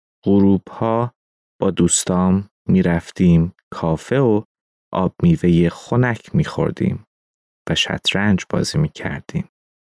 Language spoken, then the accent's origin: Persian; North Iran, Iran; born there; من در شمال ایران به دنیا اومدم و بعد به مرکز ایران رفتم.